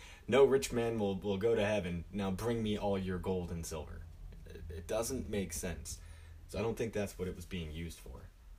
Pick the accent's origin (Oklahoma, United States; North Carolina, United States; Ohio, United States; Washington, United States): Washington, United States; like I said, I'm from Washington State. I'm used to the idea that it runs down into California, okay?